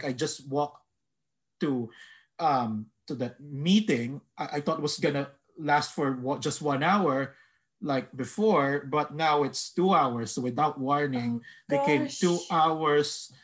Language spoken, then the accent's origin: English; Philippines; now in United States; So I wasn't born actually in the US. I immigrated here from the Philippines.